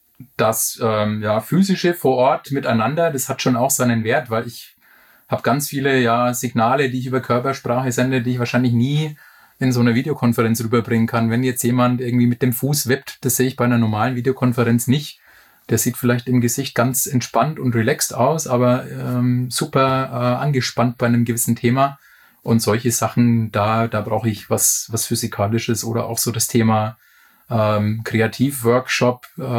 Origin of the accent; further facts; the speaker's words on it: Bamberg, Bavaria, Germany; Ich habe lange in München gelebt, wollte da auch nicht weg. Meine Frau, die aus der Region München kommt, hat mich eigentlich gedrängt, nach Bamberg in meine Heimatstadt zurückzuziehen.